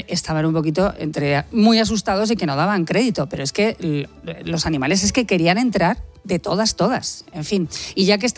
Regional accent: Albacete, Castilla-La Mancha, Spain; este es un dato que yo aporto porque soy de Albacete.

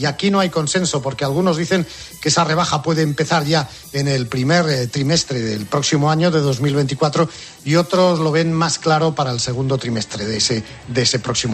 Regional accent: Vigo, Galicia, Spain; Ay, por favor, no me hables de mi pueblo.

